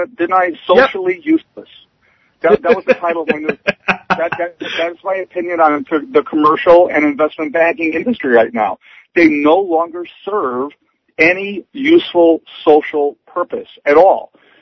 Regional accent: United States; You know, as an American, I would support the government.

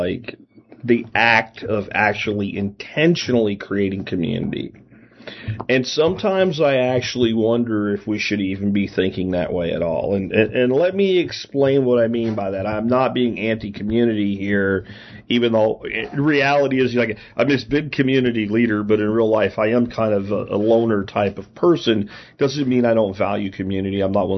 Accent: Pennsylvania, United States; also born or lived in Florida; Growing up in rural Pennsylvania, once we moved from Florida, the place had a very tight-knit community. There were ethnic divisions, but they were all fanciful and fun because everybody just considered themselves a coal regioner first.

